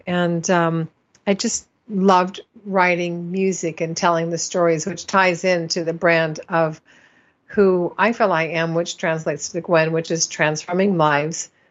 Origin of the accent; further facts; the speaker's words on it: Midwest, United States; now in New York, United States; And I moved out from the Midwest and lived in a brownstone walk-up.